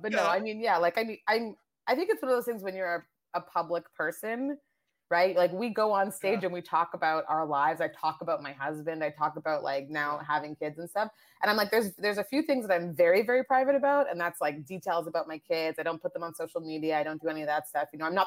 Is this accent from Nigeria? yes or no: yes; Nigeria; born there; also born or lived in Asia / France; I'm a very international person. Like I was born in Nigeria. I've traveled all around Canada and the States. I've traveled overseas. I lived in Asia for a long time. You know, have traveled and lived in France for a bit.